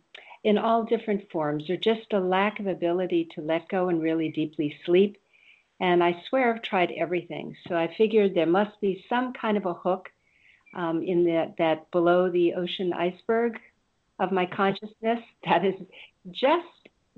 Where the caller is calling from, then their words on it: Hawaii, United States; Hello, I'm calling from the Big Island of Hawaii.